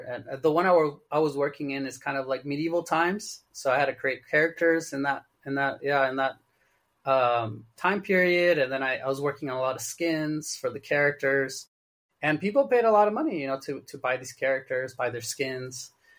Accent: California, United States; also born or lived in China; Well, I'm from Southern California.

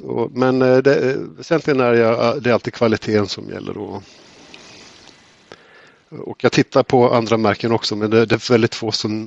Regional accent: Sandviken, Gävleborg County, Sweden; Jag är från Sandviken och där finns det en bokhandel.

